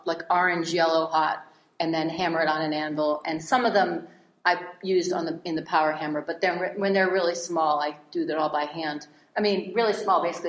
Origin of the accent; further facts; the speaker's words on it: Newton, Massachusetts, United States; I grew up outside of Boston in Newton, Massachusetts.